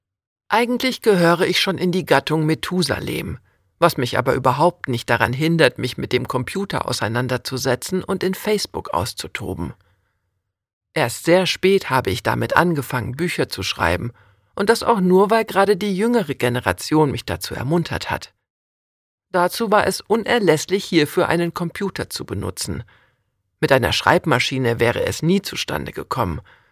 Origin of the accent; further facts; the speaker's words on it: Hamburg, Germany; moved away as an adult; now in Stade, Germany; Ich bin Hamburgerin, was mich aber nicht hinderte, mit meinem Mann 1971 in ein wunderschönes Städtchen namens Stade zu ziehen. Dadurch wurde ich so etwas Ähnliches wie ein Zwitter. Halb gehörte mein Herz immer noch Hamburg und halb Stade.